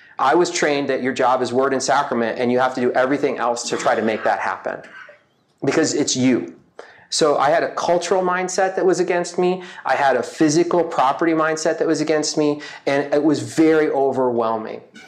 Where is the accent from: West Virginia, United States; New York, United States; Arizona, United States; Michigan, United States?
Michigan, United States; I grew up in Michigan. I was born and raised Seventh-day Adventist.